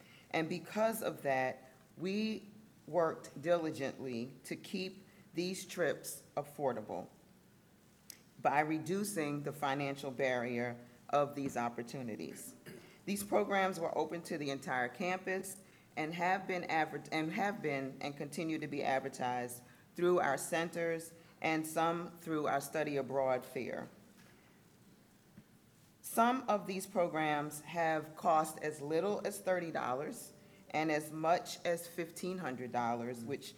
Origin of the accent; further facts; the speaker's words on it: Barbados; Well, fun fact, I am from Barbados.